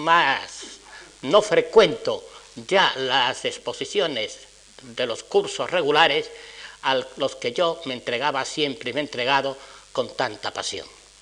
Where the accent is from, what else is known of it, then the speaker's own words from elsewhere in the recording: Granada, Andalusia, Spain; yo lo agradezco como granadino, como profesor jubilado